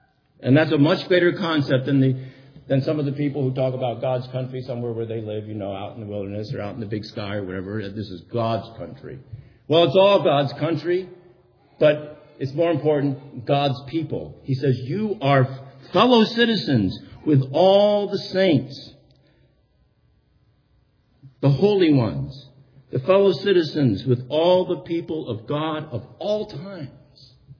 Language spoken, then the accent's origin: English; Pennsylvania, United States; born there; But I wrote to Pennsylvania, and lo and behold, it came back, and it says I was born in Monroe County, and I'm here.